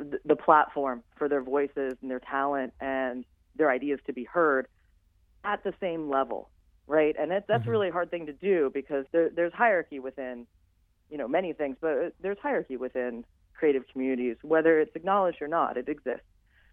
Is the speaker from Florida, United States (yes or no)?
yes; Florida, United States; also born or lived in Philadelphia; now in Chicago, United States; I didn't see the level of collaboration that I had seen growing up in Philadelphia and South Florida, where I'm from, living in Chicago.